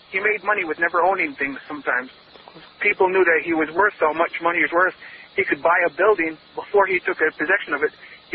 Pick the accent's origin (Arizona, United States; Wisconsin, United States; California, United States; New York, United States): New York, United States; I'm an Indian on a reservation, so we trade amongst each other ever since I was little, we've always traded.